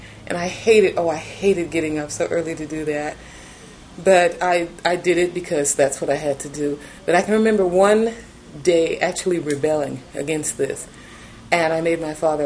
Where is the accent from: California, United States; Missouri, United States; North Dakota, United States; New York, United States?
California, United States; Los Angeles; I grew up right here in Los Angeles, California. I'm native born. I didn't leave Los Angeles until my first year of teaching, which was in 1967.